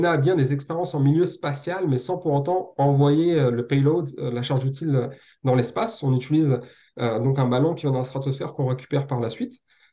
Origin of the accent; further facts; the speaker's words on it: Île-de-France, France; je viens du Val-de-Marne, du 94, et je suis présent sur ce genre d'appel pour résoudre ces problématiques